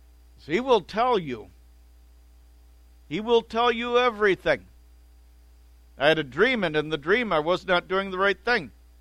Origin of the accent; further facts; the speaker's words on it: Chicago, Illinois, United States; I remember being told as a youth growing up in the Chicago area